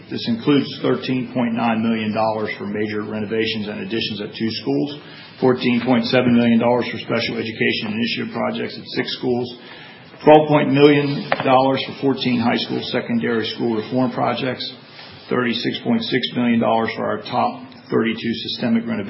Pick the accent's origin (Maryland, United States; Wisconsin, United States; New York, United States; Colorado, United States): Maryland, United States; I grew up in Prince George's County. I attended third through sixth grade in those days in Prince George's County. Finished junior high school there, graduated from high school there.